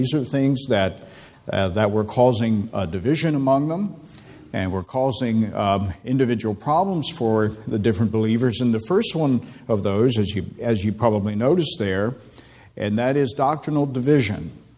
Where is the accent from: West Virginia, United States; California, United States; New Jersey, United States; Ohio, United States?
West Virginia, United States; people often make fun of where I grew up in West Virginia, up in the mountains, and because we were kind of 10 years behind everyone else.